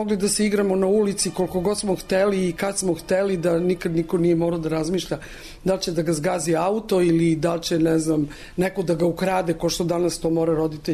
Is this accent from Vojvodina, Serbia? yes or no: no; Belgrade, Serbia; Ja sam odrasla na Paliluli u Starine Novaka ulici